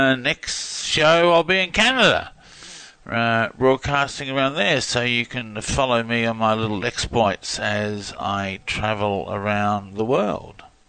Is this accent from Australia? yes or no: yes; Australia; seeing I came from the Outback in Australia. Well, born in the near Outback. There you go, that's close enough.